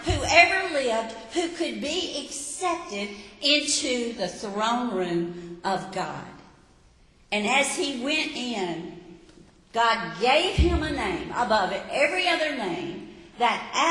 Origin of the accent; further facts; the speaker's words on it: Mississippi, United States; I was raised in Mississippi. Everybody in Mississippi believes in Jesus.